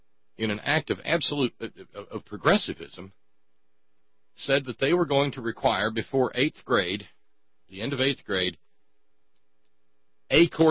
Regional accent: West Virginia, United States; When I travel and I say I'm from West Virginia, they'll say, people I meet will often say, "Really? I have an aunt in Roanoke."

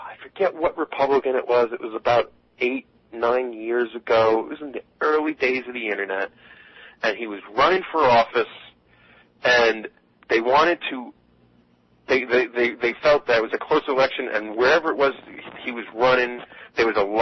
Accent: Pennsylvania, United States; because I'm from Pennsylvania

